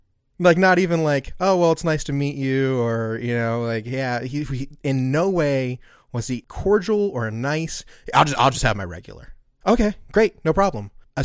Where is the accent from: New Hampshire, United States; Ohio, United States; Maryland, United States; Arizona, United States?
Maryland, United States; Aberdeen; So I grew up in Aberdeen.